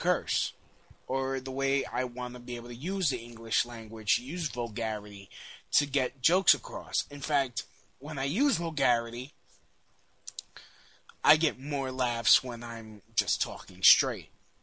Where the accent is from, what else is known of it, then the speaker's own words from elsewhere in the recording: Brooklyn, New York, United States; It's basically how I talk, how I grew up talking in Brooklyn.